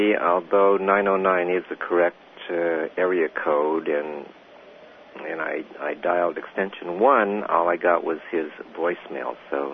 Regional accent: Los Angeles, California, United States; from Berkeley, and I'm from Los Angeles.

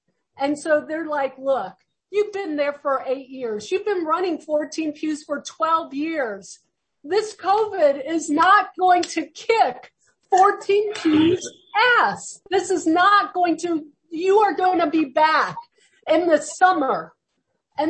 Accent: Michigan, United States; I'm Native American, my tribe. I'm a tribal member of the Sault Ste. Marie, Michigan Ojibwe tribe.

